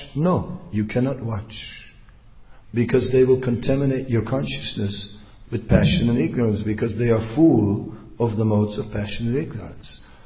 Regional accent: Amsterdam, North Holland, Netherlands; It's like, as I say, I am from Amsterdam, and Krishna consciousness in Amsterdam has flourished, has gone up and down, up and down, up and down.

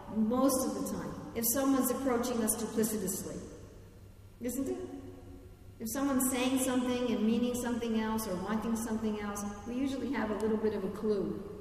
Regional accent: New York City, New York, United States; also born or lived in New Jersey; where I grew up in New York City, and then we moved to North Jersey, but we would drive into the city all the time

